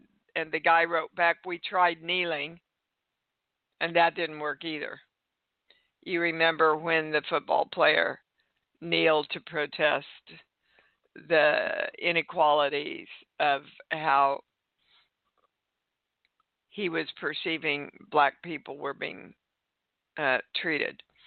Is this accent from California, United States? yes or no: no; Kansas, United States; I was raised in Kansas.